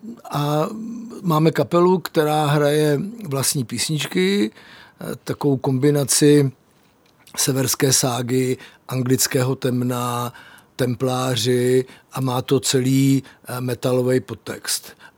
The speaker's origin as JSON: {"language": "Czech", "region": "Prague", "country": "Czechia", "said": "3 jsou z Tábora, jeden je ze Žďáru nad Sázavou, no z Přibyslavy a my 2 jsme z Prahy"}